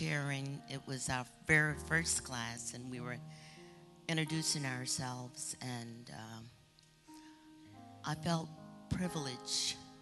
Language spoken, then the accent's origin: English; Birmingham, Alabama, United States; also born or lived in Utah; I was born and raised in Alabama, born in Utah, moved to Birmingham.